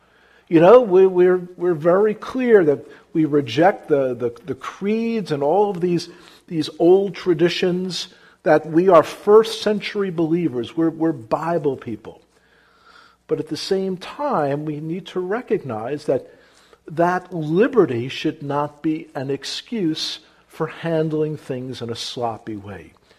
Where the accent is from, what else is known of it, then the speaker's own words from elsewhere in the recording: Brooklyn, New York, United States; brought up in the streets of Brooklyn. I could use mouth judo and karate. You know, you had to do that growing up in Brooklyn to survive.